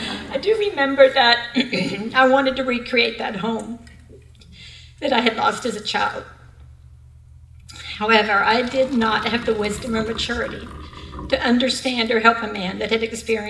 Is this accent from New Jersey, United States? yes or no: no; Sebring, Florida, United States; I have lived in Sebring almost my entire life.